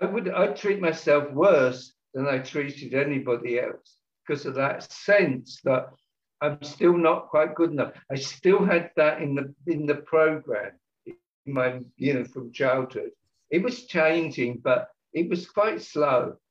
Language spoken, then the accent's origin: English; London, United Kingdom; moved away as an adult; now in Bournemouth, United Kingdom; I grew up in London, but East London. And we moved when we got married to Bournemouth, Poole, on the south coast